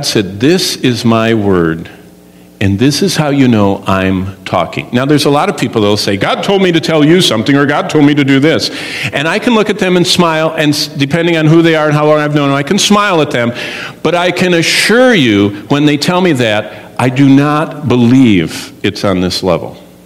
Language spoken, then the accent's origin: English; Oklahoma, United States; I remember, I'm from Oklahoma. We used to have couples that would run across the border to get married barefoot in Arkansas as a 16-year-old.